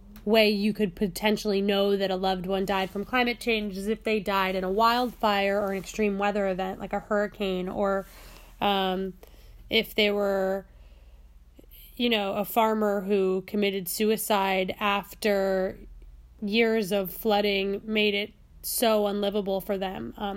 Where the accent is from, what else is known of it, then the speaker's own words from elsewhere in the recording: New York, United States; What's buckshot? I'm from New York.